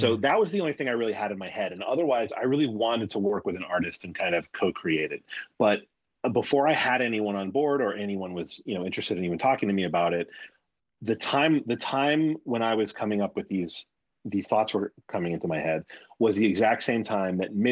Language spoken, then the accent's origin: English; New York, United States; I'm from New York.